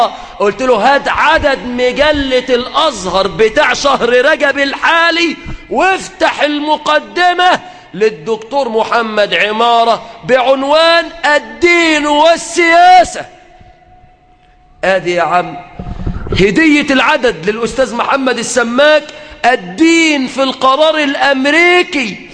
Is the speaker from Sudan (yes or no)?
no; Egypt; بلادنا مصر